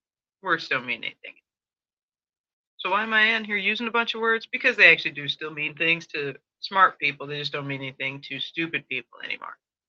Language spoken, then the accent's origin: English; Chicago, Illinois, United States; you know, I'm Gen X and I'm from Chicago.